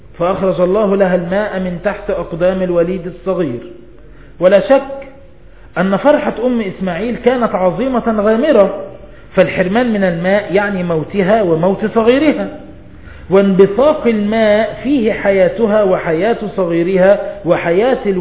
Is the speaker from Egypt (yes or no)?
yes; Egypt; عندنا في مصر